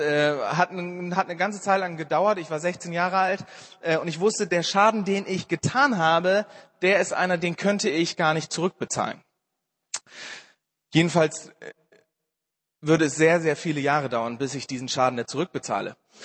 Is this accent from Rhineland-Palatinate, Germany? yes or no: no; Bremen, Germany; Ich komme aus Bremen ursprünglich und habe ein Praktikum in Marburg gemacht.